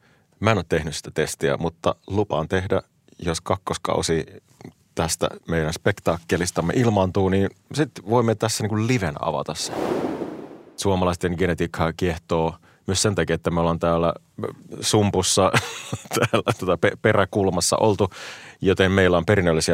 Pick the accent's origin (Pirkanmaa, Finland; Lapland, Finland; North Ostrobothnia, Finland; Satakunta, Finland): North Ostrobothnia, Finland; Oulu; born there; Minäkin olen syntynyt meren äärellä Oulussa. Mä oon aina asunut meren äärellä.